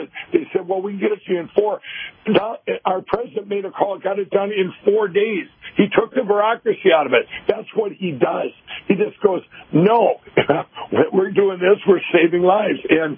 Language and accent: English; Fairmont, Minnesota, United States; My hometown in Martin County, Minnesota, Fairmont, Minnesota, I heard that they had a breakout there